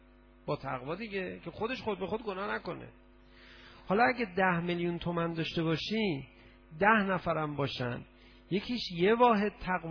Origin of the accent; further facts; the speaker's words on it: Iran; اونجا یکی دو سه نفر خارجی فهمیدن ما ایرانی هستیم